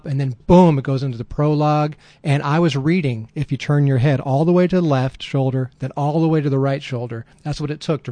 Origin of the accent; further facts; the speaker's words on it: Phoenix, Arizona, United States; Mine I was raised in Phoenix, Arizona, and the flagship theater in Arizona was called Cine Capri.